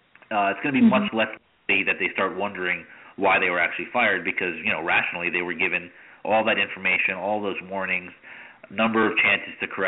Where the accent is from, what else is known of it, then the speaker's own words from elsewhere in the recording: New York, United States; My home state of New York is almost as bad, but not quite.